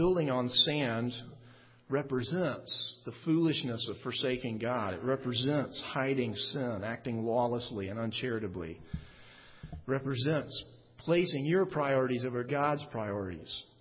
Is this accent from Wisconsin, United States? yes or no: no; Birmingham, Alabama, United States; This is my dad here in the red shirt, and the house that I grew up in Birmingham, Alabama.